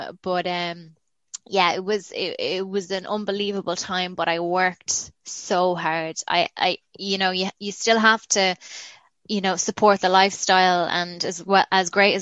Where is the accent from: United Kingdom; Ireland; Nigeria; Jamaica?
Ireland; Galway, Connacht; moved away as an adult; now in New York, United States; as much as I appreciate Galway, my hometown in Ireland, it is very much the graveyard of ambition.